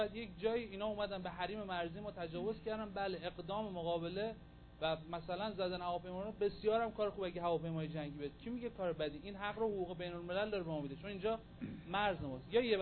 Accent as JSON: {"language": "Persian", "country": "Iran", "said": "اگر من هویت ایرانیم رو داشته باشم"}